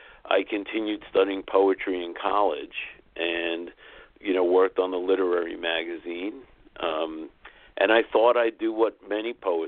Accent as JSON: {"language": "English", "town": "Brooklyn", "region": "New York", "country": "United States", "tie": "born or raised there", "said": "I was born and raised in the Coney Island, Brighton Beach section of Brooklyn, New York."}